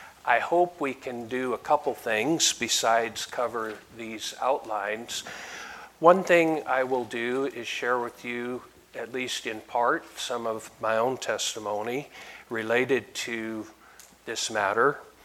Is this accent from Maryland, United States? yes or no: no; Seattle, Washington, United States; I'm from Seattle, Washington, and haven't been here in a little while